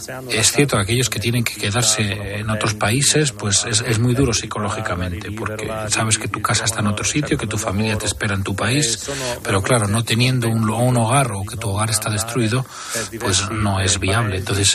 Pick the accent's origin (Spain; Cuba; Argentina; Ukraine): Ukraine; esta guerra nos hace estar muy unidos como pueblo ucraniano